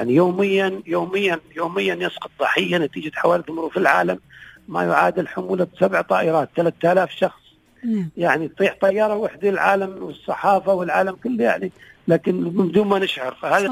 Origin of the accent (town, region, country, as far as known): United Arab Emirates